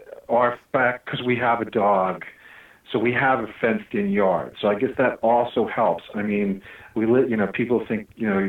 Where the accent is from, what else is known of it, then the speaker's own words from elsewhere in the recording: New York, United States; So, yeah, I guess maybe two perspectives on growing up on Long Island